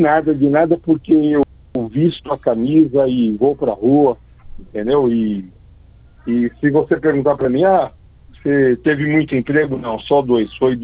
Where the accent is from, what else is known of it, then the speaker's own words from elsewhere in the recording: São Paulo, Brazil; born there; Não, é que eu nasci no Brás.